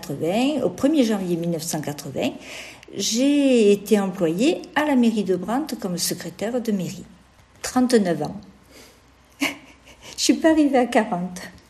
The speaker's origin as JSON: {"language": "French", "town": "Saint-Saturnin-lès-Apt", "region": "Provence-Alpes-Côte d'Azur", "country": "France", "tie": "born or raised there", "said": "suis née le 25 août 1958 à Apte. Voilà, donc moi j'ai passé mon enfance à Saint-Saturnin-les-Aptes. Et oui, je ne suis pas vraiment d'ici."}